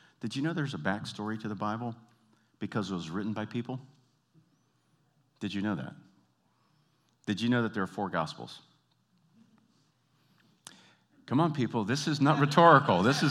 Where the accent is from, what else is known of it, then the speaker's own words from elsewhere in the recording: Canada; We're Canadian, so it's awful cute.